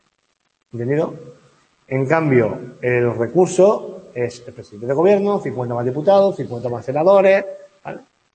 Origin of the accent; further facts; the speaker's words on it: Valencian Community, Spain; En Valencia, yo soy valenciano, y allí, yo soy valenciano, y allí siempre se ha podido elegir escuelas de castellano y escuelas de valenciano.